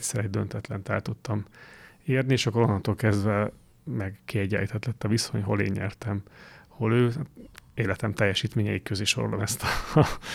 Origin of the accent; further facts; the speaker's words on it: Szombathely, Vas, Hungary; én született szombathelyi vagyok, és a felmenői is szombathelyiek, egészen pontosan a négy nagyszülőmből hárman, mert a anyai nagymamám ő Veszprém megyéből származik